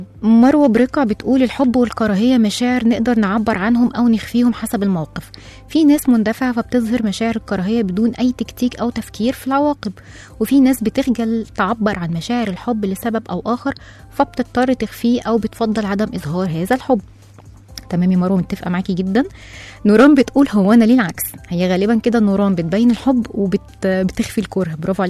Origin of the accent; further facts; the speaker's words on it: Egypt; وإحنا بقى كمصريين أجمل لحظات الاعتراف بالحب دايما بتكون بعد وفاة الشخص للأسف.